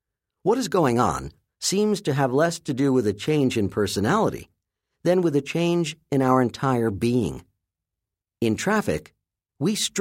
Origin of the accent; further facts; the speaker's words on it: New York, United States; When I walk, which as a New Yorker I often